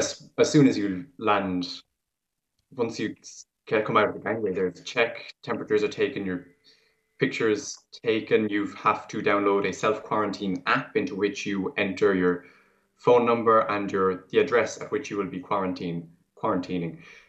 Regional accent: Munster, Ireland; now in Seoul, South Korea; I'm originally from County Clare

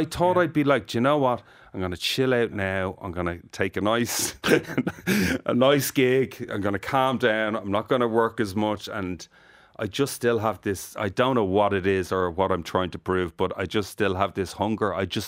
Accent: Ireland; Like, I'm Irish. I've mates and they make jokes to me all the time.

